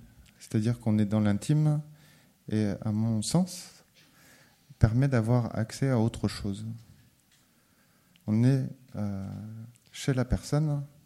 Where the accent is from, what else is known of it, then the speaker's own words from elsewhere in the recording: Nîmes, Occitanie, France; Je vous rappelle qu'on vient de Nîmes.